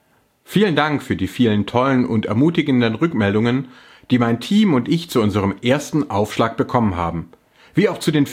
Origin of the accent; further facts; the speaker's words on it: Baden-Württemberg, Germany; ich bin Schwabe mit ostdeutschen Wurzeln sowie Religionswissenschaftler.